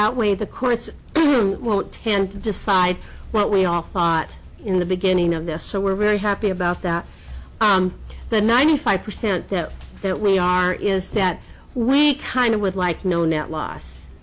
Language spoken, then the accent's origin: English; Juneau, Alaska, United States; I am from Juneau. I'm with Powell Realty in Juneau.